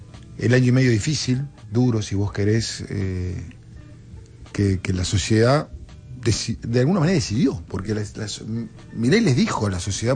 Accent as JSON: {"language": "Spanish", "country": "Argentina", "said": "Tenemos como argentino entender que la inflación es igual pobreza."}